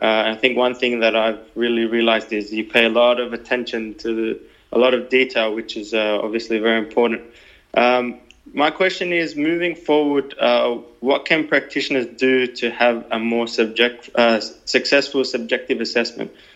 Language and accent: English; Australia; Also, as I just mentioned and previously as well, I'm from Australia.